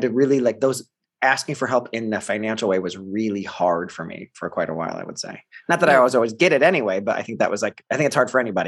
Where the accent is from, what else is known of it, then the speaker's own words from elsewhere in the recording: Ohio, United States; accent: Midwest; I don't want to paint the picture that we were, you know, my mother was struggling to get by. And there were the two of us. My dad lived in Philadelphia and we lived in Ohio.